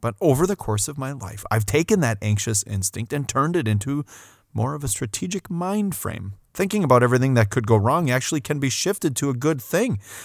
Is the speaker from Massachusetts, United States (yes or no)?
no; Port Washington, Wisconsin, United States; We grew up in Port Washington, Wisconsin, on Lake Michigan.